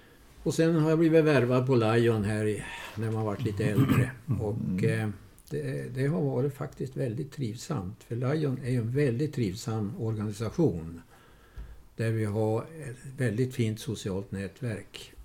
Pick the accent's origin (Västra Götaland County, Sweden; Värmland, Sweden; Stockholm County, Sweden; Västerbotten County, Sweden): Västerbotten County, Sweden; Malå; accent: Västerbotten dialect; jag kommer ju från Västerbotten. Det kanske hörs lite grann på dialekt, ja. Men det har ju försvunnit med åren. Så att det är en liten plats som heter Malå. Där jag satt ner mina första år. Sen via lite andra kanaler så kom jag ner till Härnösand